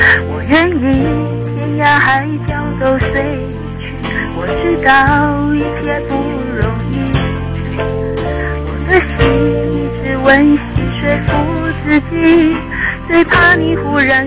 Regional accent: Taichung, Taiwan; 我是台中的

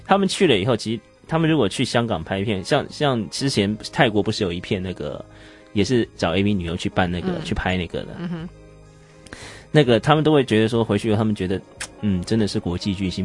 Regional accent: Taiwan; 我说我是台湾人

